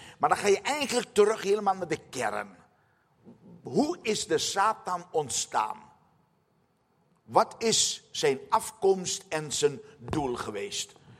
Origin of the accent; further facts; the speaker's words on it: Suriname; Ik kom zelf uit Suriname, dat heb ik u vanmorgen ook al gezegd.